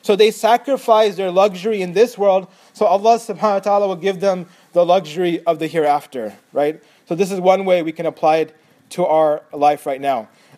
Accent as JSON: {"language": "English", "country": "United States", "tie": "born or raised there", "said": "Growing up in America, personally, I've had these experiences"}